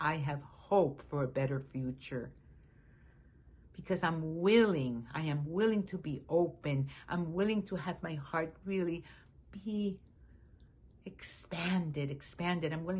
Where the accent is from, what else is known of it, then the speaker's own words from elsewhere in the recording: Miami, Florida, United States; I never felt that I truly belonged as a Cuban or as an American.